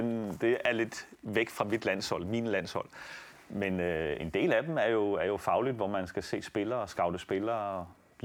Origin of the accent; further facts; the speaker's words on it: Italy; siden jeg kan huske, at jeg voksede op i Italien, kan man sige